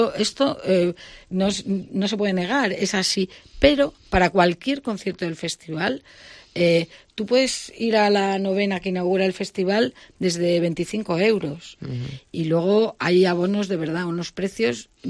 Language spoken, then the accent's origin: Spanish; Santander, Cantabria, Spain; que yo soy de Santander, pero he nacido con esta gracia.